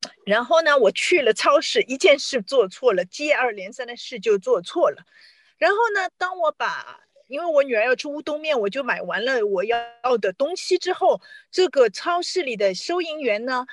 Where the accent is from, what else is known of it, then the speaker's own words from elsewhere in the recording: China; 他说我能说中文，我是中国人